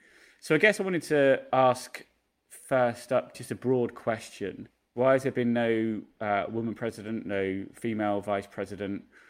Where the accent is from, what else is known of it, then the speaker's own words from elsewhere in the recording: United Kingdom; moved away as an adult; now in United States; I'm a British journalist living and working in America